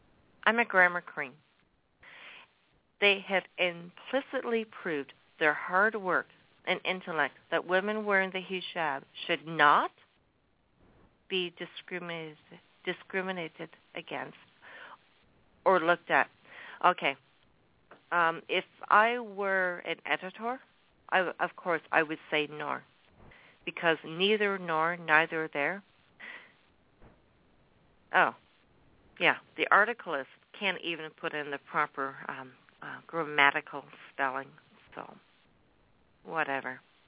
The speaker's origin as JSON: {"language": "English", "country": "Canada", "said": "Everybody knows I'm a Canadian"}